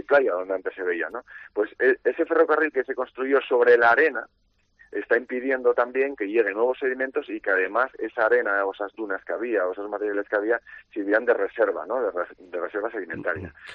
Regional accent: Asturias, Spain; yo soy asturiano

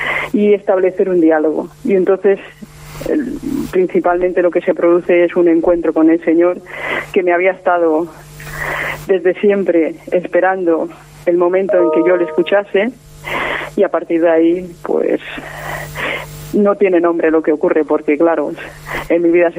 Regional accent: Novelda, Valencian Community, Spain; me contrataron en el cole de mi pueblo, en Novelda, en Alicante

